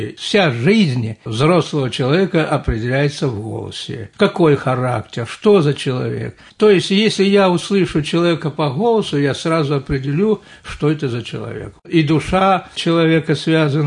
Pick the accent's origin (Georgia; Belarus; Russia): Russia; Otrozhka, Voronezh Oblast; born there; Я родился под Воронежем, поселок Отрожка.